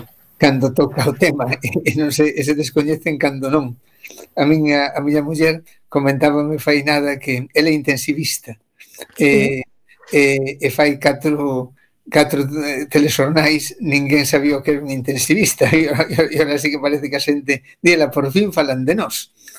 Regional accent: Santa Comba, Galicia, Spain; eu son de Santa Comba.

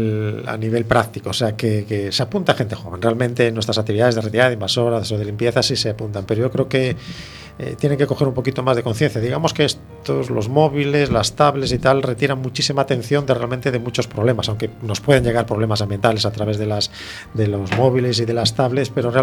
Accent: A Coruña, Galicia, Spain; Yo soy de Monte Alto, que se hacían esas pequeñas o grandes hogueras dentro de los barrios, ¿no?

